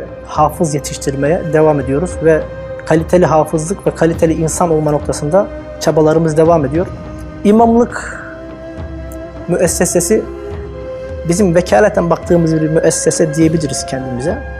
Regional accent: Sivas, Turkey; born there; 1980 Sivas doğumluyum.

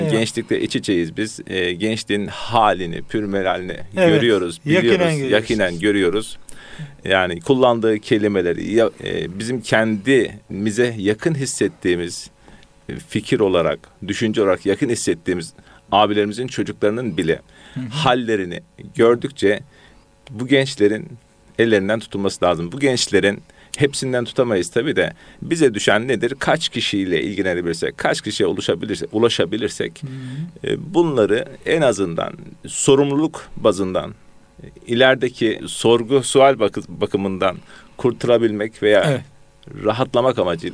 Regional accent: Korkuteli, Antalya, Turkey; born there; 1970 Antalya Korkuteli doğumluyum.

